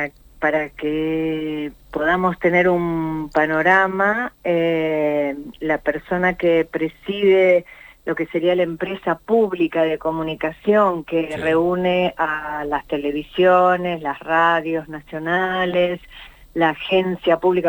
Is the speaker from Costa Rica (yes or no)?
no; Argentina; nosotros como argentinos y argentinas